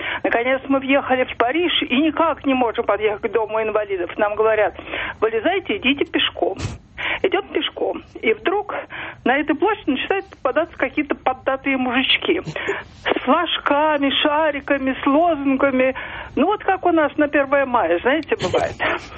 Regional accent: Saint Petersburg, Russia; я из Петербурга. В 2004 году мне было 66 лет

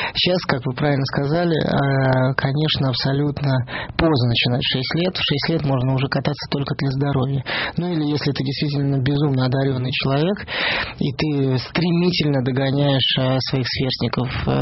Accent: Moscow, Russia; born there; Но я родился в Перово.

